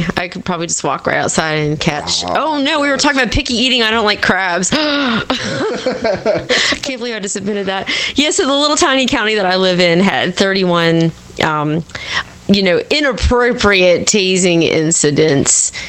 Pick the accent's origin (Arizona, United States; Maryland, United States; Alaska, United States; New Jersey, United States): Maryland, United States; Yeah, well, I'm from Maryland.